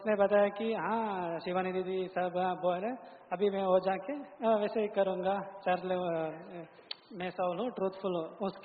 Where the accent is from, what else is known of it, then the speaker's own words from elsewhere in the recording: Karnataka, India; मैं हिंदी में कंफर्टेबल हूँ. मैं … मैं कर्नाटका से हूँ.